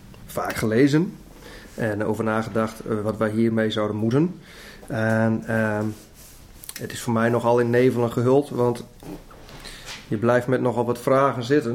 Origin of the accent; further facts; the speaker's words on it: Netherlands; Want wij als Nederlanders, wij gaan er dan ook maar even vanuit dat wij allemaal van hetzelfde bloed zijn als Nederlanders.